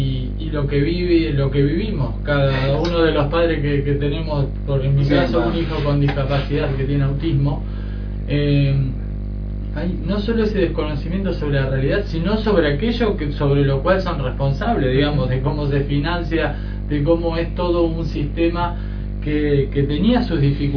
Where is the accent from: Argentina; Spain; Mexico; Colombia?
Argentina; con aquello de lo cual nosotros nos sentíamos orgullosos como argentinos